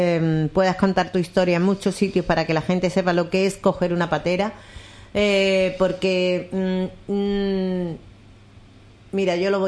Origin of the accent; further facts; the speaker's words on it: Lebrija, Andalusia, Spain; born there; yo nací en Lebrija